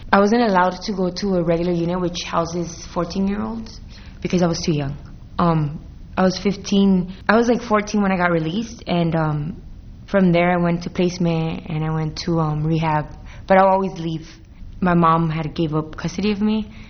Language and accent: English; Los Angeles, California, United States; I'm 26 years old. I grew up in the West LA area. Throughout my journey, my mom moved east side of Los Angeles.